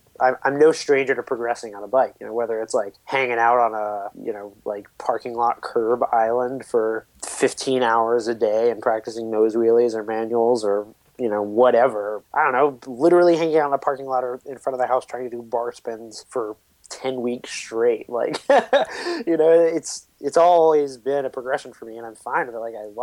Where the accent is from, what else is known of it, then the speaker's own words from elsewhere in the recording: Milton, Florida, United States; I'm actually in the house that I grew up in right now. I'm down in Pensacola, Florida, visiting my mom. And this is where I was born. It was or Milton, if you will. It's just north of Pensacola